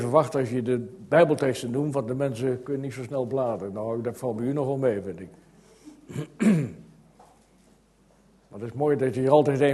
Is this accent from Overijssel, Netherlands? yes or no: yes; Kampen, Overijssel, Netherlands; wij komen uit Kampen